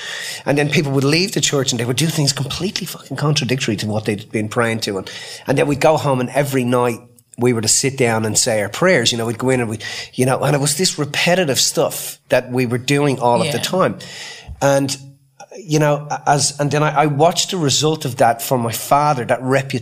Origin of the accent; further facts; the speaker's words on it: Ireland; my dad is like a really staunch Catholic, and I was raised in Ireland, which is, you know, was at one stage considered the most Catholic country in the world.